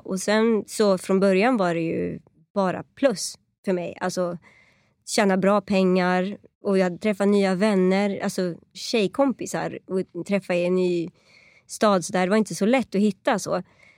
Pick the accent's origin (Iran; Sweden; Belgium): Iran; Alltså där jag kommer ifrån är det liksom, det är som att mörda någon kan man säga. Alltså iranska liksom, ja.